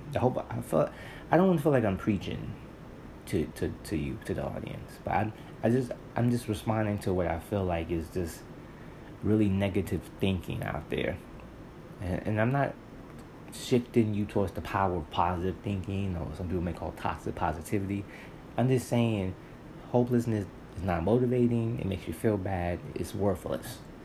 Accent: New York City, New York, United States; And look, I grew up in New York City, so I know kids can be cruel to other kids.

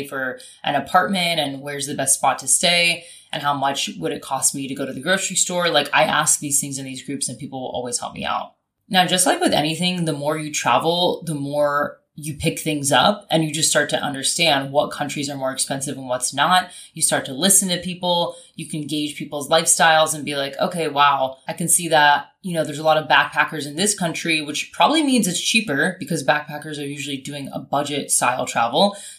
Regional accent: Florida, United States; I'm originally from Florida. My mom is from Puerto Rico. We grew up by the beach.

